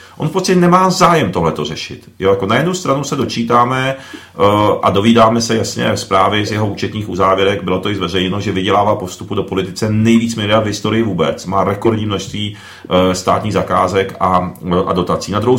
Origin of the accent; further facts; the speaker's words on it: Zlín Region, Czechia; jsme ze Zlínského kraje z Moravy a prostě pocházím z věřící moravské rodiny.